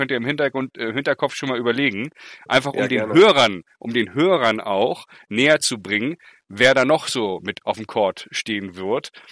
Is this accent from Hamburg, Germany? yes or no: yes; Hamburg, Germany; ich bin Hamburger Jung